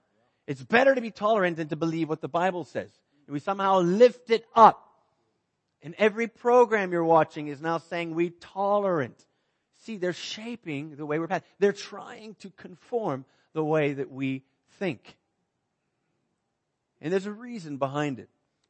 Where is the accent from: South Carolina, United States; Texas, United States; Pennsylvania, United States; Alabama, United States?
Texas, United States; now in South Africa; We mentioned Texas, and I'm in South Africa, the more I'm getting prouder of being a Texan.